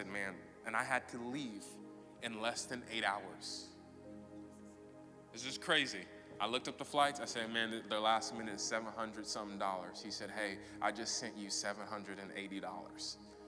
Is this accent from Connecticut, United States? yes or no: no; Las Vegas, Nevada, United States; Me and my wife, we were debating on going to a conference in Vegas. We're from Vegas, and my old pastor, Pastor Benny Perez, was putting on a conference